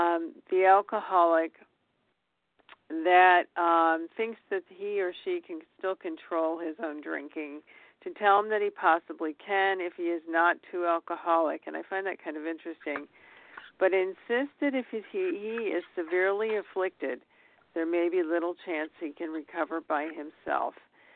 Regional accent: Pennsylvania, United States; I'm from Pennsylvania, too.

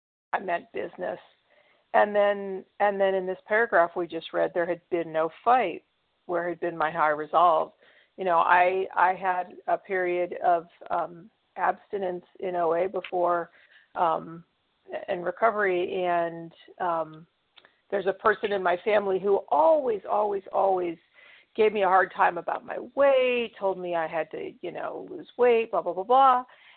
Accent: California, United States; California.

